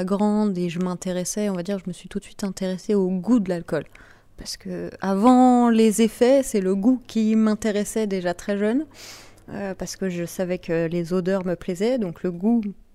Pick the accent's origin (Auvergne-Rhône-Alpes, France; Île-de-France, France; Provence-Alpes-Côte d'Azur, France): Auvergne-Rhône-Alpes, France; j'ai 23 ans, j'ai grandi dans l'Ain. Actuellement j'habite avec mon conjoint depuis un an et demi.